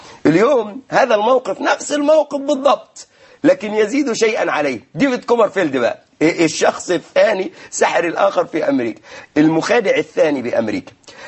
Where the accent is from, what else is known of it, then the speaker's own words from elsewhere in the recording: Sharqia Governorate, Egypt; أنا من الشرقية، أنا من الشرقية.